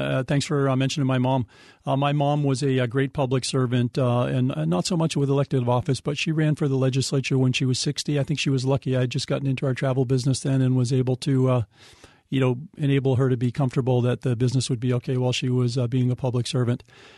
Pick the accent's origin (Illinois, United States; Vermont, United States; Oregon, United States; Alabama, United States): Vermont, United States; Washington; I'm from Washington, Vermont, too